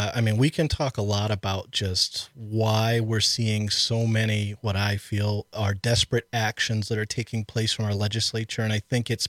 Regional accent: Cleveland, Ohio, United States; born there; Well, I was born in Cleveland, Ohio. So don't hold that against me. I get a lot of people here in Wisconsin apologizing

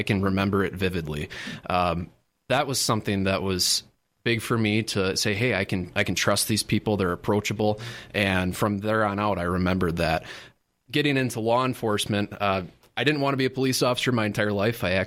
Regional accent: Wisconsin Rapids, Wisconsin, United States; also born or lived in Plover; I'm from Wisconsin Rapids. Wisconsin Rapids, born and raised for pretty much the first half of my life. And I actually grew up in Plover during adolescence, okay.

